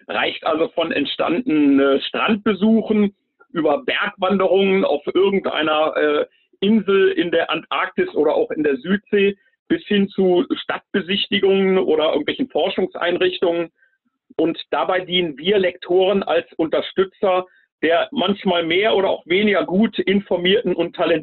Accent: Bielefeld, North Rhine-Westphalia, Germany; ich bin 55 mittlerweile schon, kaum zu glauben. Ich komme eigentlich aus Bielefeld in Ostwestfalen

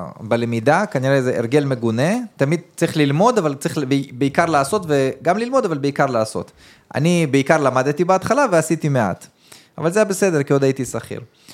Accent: Nof HaGalil, Northern District, Israel; וגם בגלל שאני גדלתי שם, אז אני גדלתי ביחד עם אנשים שעובדים בעירייה

